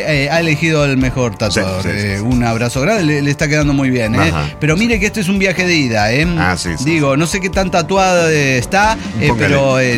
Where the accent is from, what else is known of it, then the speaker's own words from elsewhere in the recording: Reynosa, Tamaulipas, Mexico; de Reynosa, Tamaulipas, México.